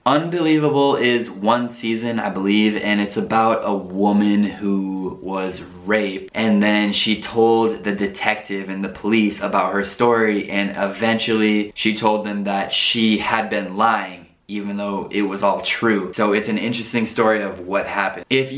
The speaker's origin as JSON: {"language": "English", "country": "United States", "said": "Of course, I'm American, so I speak American English"}